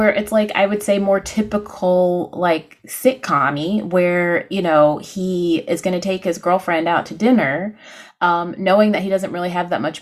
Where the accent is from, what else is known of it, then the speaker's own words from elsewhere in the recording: McDonough, Georgia, United States; So for those who don't know, I'm from Metro Atlanta. I'm from a town called McDonough. It's 30 miles south of Atlanta.